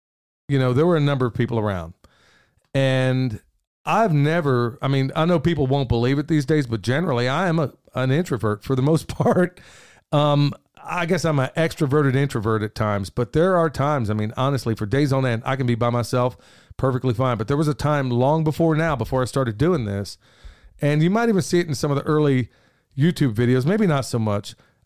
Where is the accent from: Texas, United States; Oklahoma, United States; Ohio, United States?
Oklahoma, United States; Oklahoma City; I was raised a city boy also. And, you know, I grew up in South Oklahoma City.